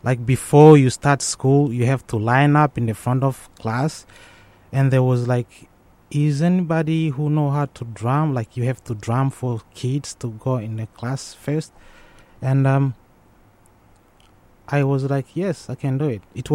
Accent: Rwanda; now in United States; as you said. I'm from Rwanda.

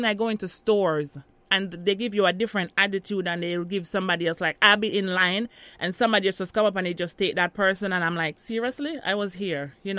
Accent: Jamaica; now in United States; me, a Jamaican

